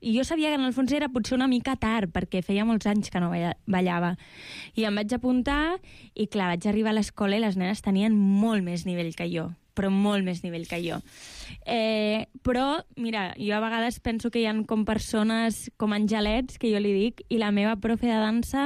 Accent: Tarragona, Catalonia, Spain; jo sóc de Tarragona i em vaig formar en una escola de dansa de Tarragona

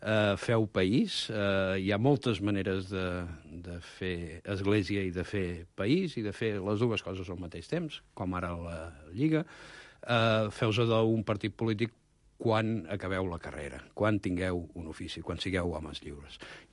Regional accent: Martorell, Catalonia, Spain; jo sóc fill de Martorell, jo vaig néixer veient Montserrat com a part del meu paisatge

